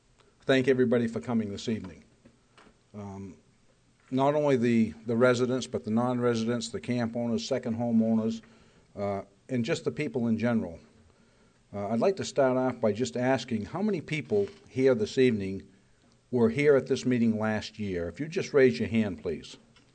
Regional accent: Lancaster, New Hampshire, United States; now in Stewartstown, United States; my wife and I were born and raised in Lancaster, and we moved to Colebrook, and we were called Flatlanders. Well, then we bought some property in Stewartstown, and we built the house, and we moved to Stewartstown, and they called us Flatlanders.

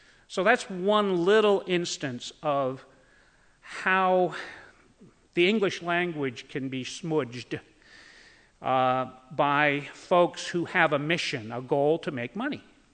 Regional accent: Connecticut, United States; You can tell I'm from Connecticut.

